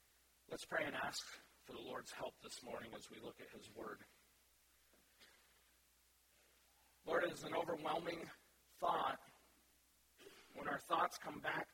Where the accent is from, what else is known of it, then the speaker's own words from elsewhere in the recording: Kansas City, Missouri, United States; born there; I was born in Kansas City.